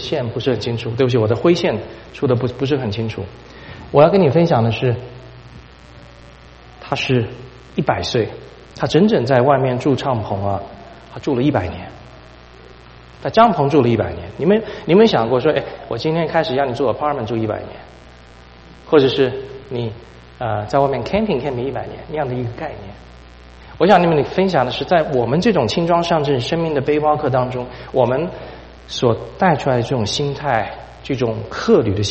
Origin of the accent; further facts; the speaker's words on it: Taiwan; 我们台湾话叫做后康